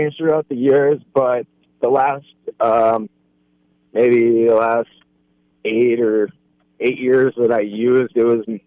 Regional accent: Bismarck, North Dakota, United States; Yeah, I was born and raised in South Bismarck.

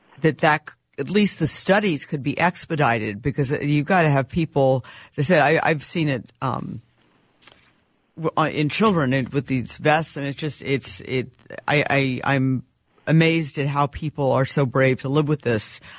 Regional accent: Minnesota, United States; but I'm from Minnesota.

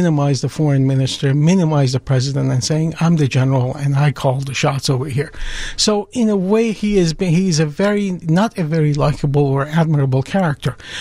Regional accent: Park Ridge, Illinois, United States; also born or lived in Tehran, Iran; I'm originally from Tehran, but I grew up in Park Ridge and went to Maine South High School and went to ISU also for college and have been around for a while

